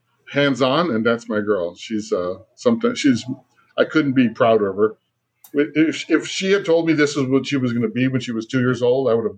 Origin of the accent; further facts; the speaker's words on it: California, United States; I'm a Chicano from California and a proud father.